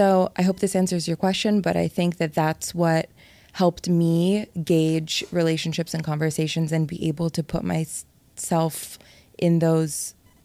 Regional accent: Miami, Florida, United States; So me speaking Portuguese and growing up in Miami, I spoke Spanish.

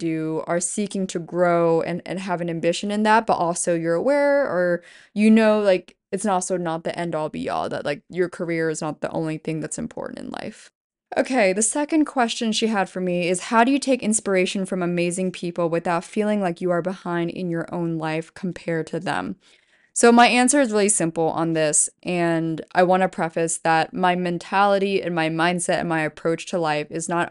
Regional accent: Pennsylvania, United States; And I'm sitting in my hometown of 8,000 people in Pennsylvania, and I'm just thinking, oh yeah, I'll go out to LA one day.

